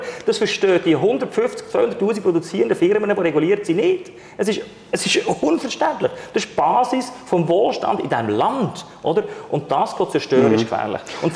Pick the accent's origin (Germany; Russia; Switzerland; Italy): Switzerland; Wir als Schweizer können doch nicht in Brüssel sagen, was sie machen sollen oder nicht.